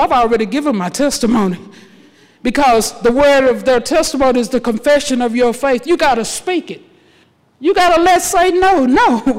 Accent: St. Augustine, Texas, United States; I'm from St. Augustine, so, you know, we talk about Fisna and y'all and stuff, so, you know, you might need a translation.

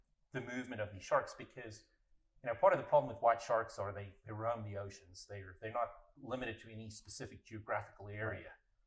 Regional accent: South Africa; I grew up in the South African waters

